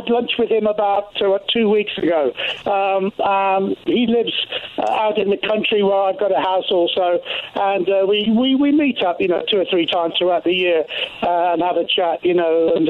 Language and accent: English; Birmingham, West Midlands, United Kingdom; We're from Birmingham, but we're from the same area. He's from Handsworth, an area called Handsworth, and I'm from an area called Handsworth Wood.